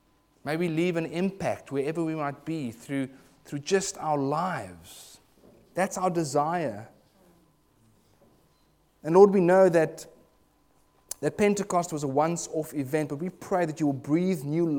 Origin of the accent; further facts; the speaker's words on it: South Africa; embarrassed to be a South African, because they're just not clever sometimes.